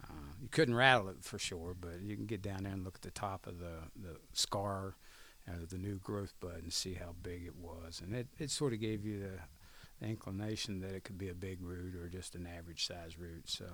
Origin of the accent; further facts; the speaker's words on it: Mill Creek, United States; I grew up in Randolph County, the little town of Mill Creek. Really small area, probably less than 500 people. It's grown in the last 10 years, but small area, a lot of small families, but good people.